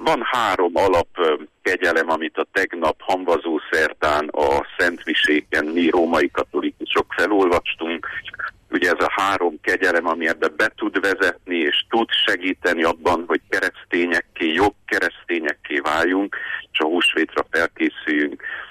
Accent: Székely Land, Romania; ugye székely ember vagyok, a székelyek értik, hogy apránként, kicsi lépés, egy kis lépést

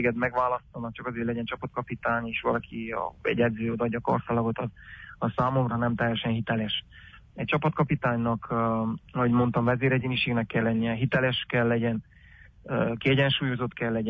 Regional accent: Transylvania, Romania; akik vagyunk és akik élünk itt a szűk Erdélyben, akik székelyek vagyunk, hogy ezt kifele büszkén is vállaljuk

